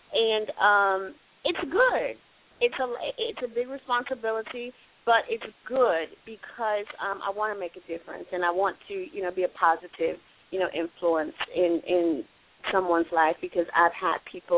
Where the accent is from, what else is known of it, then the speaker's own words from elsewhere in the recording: Milwaukee, Wisconsin, United States; I grew up, I'm from Milwaukee, Wisconsin, and I just knew I had to get out of Wisconsin.